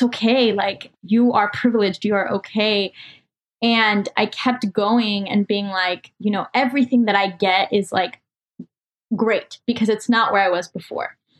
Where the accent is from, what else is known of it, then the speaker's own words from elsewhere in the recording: Colombia; also born or lived in United States; I was born in the States and then I moved back to Colombia and came back.